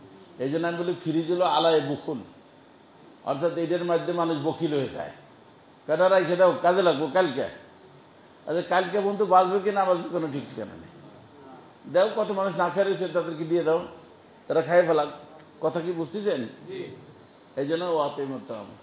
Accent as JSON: {"language": "Bangla", "town": "Faridpur", "region": "Dhaka Division", "country": "Bangladesh", "tie": "born or raised there", "said": "কয়তো আমাদের গ্রাম বাড়ি, আমার গ্রামে বাড়ি ফরিদপুর"}